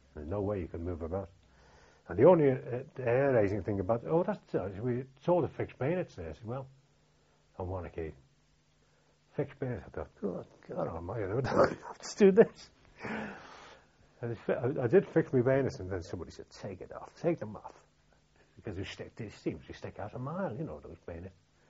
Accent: Liverpool, North West England, United Kingdom; because I came from Liverpool.

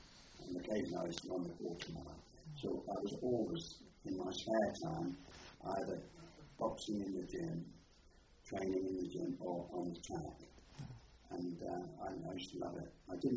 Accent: East of England, United Kingdom; I was from Norfolk, two of us were from Norfolk.

